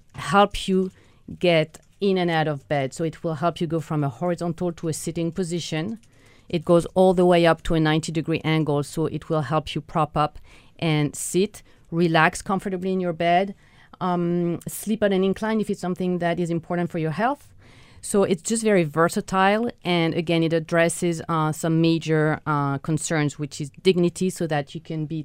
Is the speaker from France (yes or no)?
yes; France; English is a second language; If you wonder where my accent is from, I'm from France originally